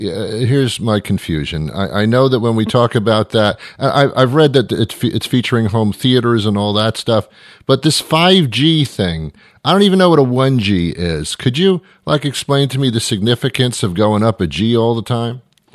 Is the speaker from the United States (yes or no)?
no; United Kingdom; As you know, I'm British through and through.